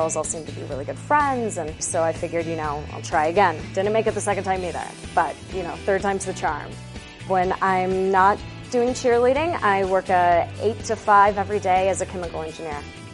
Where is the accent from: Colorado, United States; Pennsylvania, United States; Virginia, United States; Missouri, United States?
Colorado, United States; Boulder; I'm from Boulder, Colorado